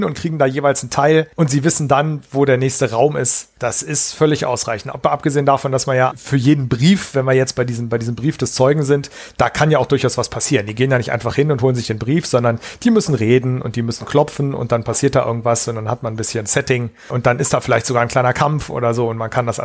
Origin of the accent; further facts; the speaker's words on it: Seesen, Lower Saxony, Germany; als netten Nebeneffekt spielt's in meiner Heimatstadt.